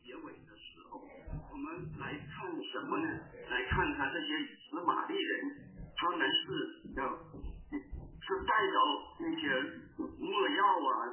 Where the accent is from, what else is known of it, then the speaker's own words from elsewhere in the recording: China; 我们知道我们从中国来那个背景来的啊